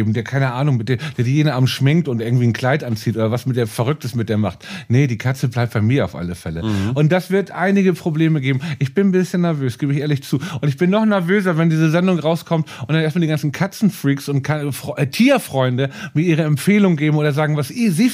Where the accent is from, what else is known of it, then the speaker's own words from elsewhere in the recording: Hamburg, Germany; Ich mache mir Sorgen um meine Heimatstadt.